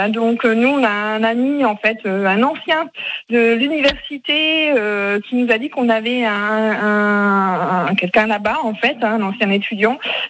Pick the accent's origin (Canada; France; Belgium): France; Caen, Normandy; Non, mais de Caen.